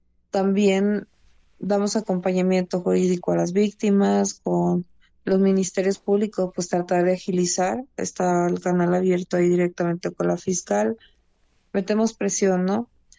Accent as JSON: {"language": "Spanish", "region": "Sonora", "country": "Mexico", "said": "Llego con un colectivo de Sonora, yo soy originaria de Sonora"}